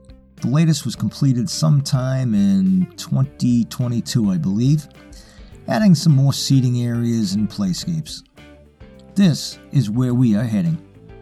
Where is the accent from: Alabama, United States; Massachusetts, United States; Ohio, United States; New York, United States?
Massachusetts, United States; Boston; I grew up in Boston and have lived in the area my whole life.